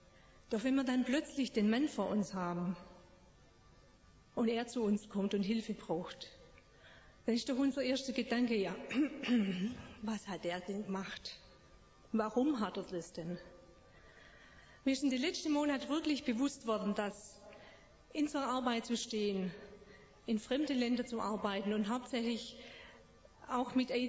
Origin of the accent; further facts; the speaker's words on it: Blaubeuren, Baden-Württemberg, Germany; moved away as an adult; now in Myanmar; ich komme aus Blaubeuren und bin seit 15 Jahren unterwegs mit CFI in verschiedenen Ländern, zuerst in Afrika und seit 3 Jahren in Myanmar, was früher Burma war